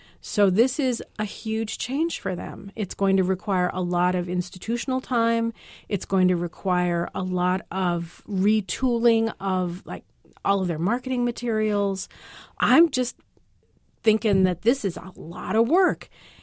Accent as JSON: {"language": "English", "town": "Seattle", "region": "Washington", "country": "United States", "tie": "born or raised there", "said": "They are my hometown team, and I would very much hope that I love this as much as I love the old one."}